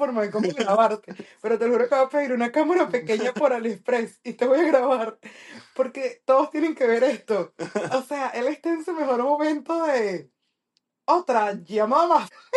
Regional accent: Venezuela; extraño ese momento de hablar con mis amistades de Venezuela

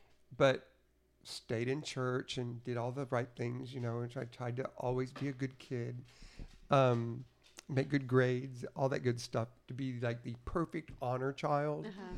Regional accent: Arkansas, United States; born there; I'm 65 years old. So I've been around the block and back again a few times. I was born in Arkansas, and then knew early on in life that I did not need to be in Arkansas.

